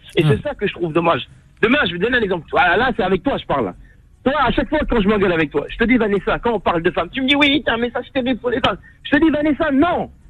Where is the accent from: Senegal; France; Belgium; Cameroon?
Senegal; Moi, je suis du Sénégal.